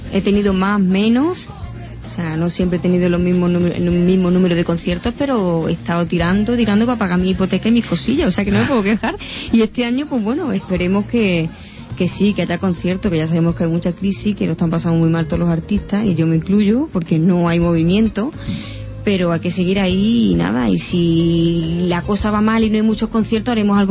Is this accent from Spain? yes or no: yes; Andalusia, Spain; que son boleros y coplas de toda la vida, que yo soy andaluza.